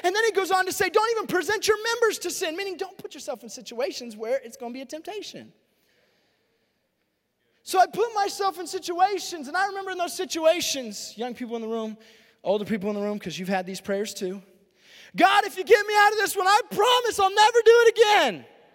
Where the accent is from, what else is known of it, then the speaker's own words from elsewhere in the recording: Roswell, New Mexico, United States; now in Albuquerque, United States; I know I grew up in Roswell.